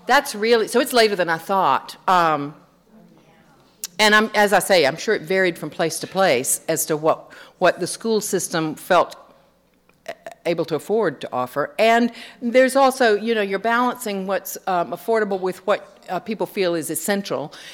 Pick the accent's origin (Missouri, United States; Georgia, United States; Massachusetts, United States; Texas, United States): Georgia, United States; Atlanta; I grew up in Atlanta